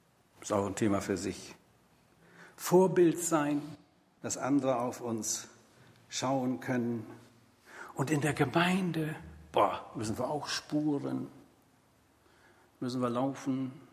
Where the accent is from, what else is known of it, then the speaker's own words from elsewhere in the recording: Hamburg, Germany; Könnt ihr euch vorstellen, wie ich mich gefreut habe als Hamburger Jung?